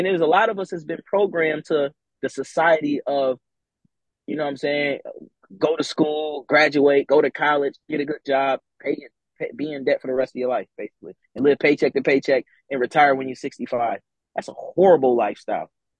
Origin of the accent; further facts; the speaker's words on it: Buffalo, New York, United States; now in Atlanta, United States; Atlanta is like, just growing up in Buffalo in poverty in the hood and not being able to enjoy the finer things in life.